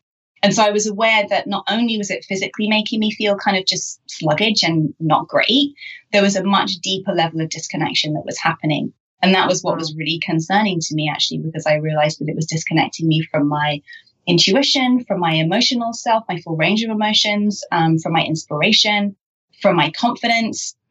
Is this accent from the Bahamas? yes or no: no; United Kingdom; But being being British and coming from a kind of journalism, that means I was drinking most like every week, you know, several nights a week.